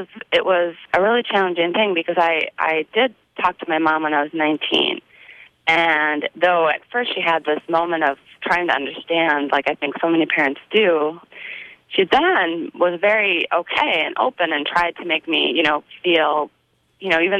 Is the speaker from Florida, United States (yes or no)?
no; North Dakota, United States; I happen to be gay, and I, you know, growing up in North Dakota, I didn't talk about it ever.